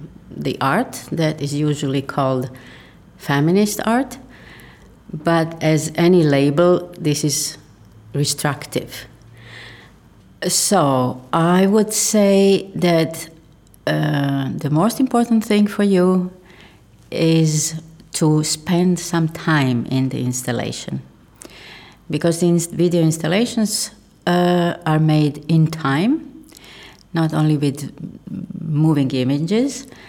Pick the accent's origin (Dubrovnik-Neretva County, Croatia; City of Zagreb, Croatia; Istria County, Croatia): City of Zagreb, Croatia; Zagreb; English is a second language; I was born in Zagreb, Yugoslavia in 1949. I live in Zagreb, Croatia, which is a newly established state in 1992 after the war in Yugoslavia.